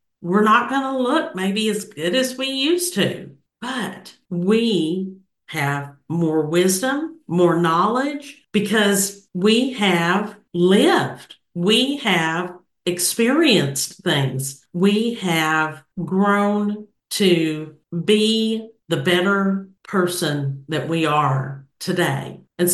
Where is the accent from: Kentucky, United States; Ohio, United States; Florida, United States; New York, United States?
Kentucky, United States; That's right, my home state.